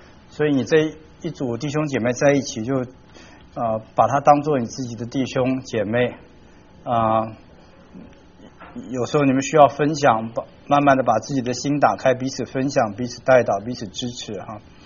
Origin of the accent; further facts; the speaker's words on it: Taiwan; 就像我从台湾来，那台湾来的男的要当兵了